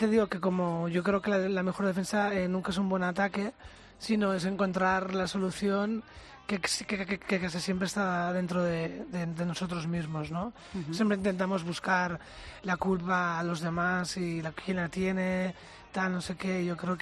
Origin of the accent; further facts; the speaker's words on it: Barcelona, Catalonia, Spain; born there; Que nací en Barcelona, no en Kansas City.